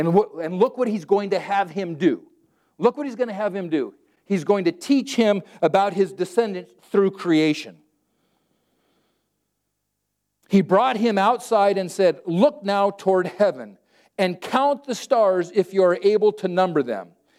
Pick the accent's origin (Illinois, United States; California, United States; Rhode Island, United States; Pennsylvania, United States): California, United States; I grew up in Southern California and God speaks to me differently.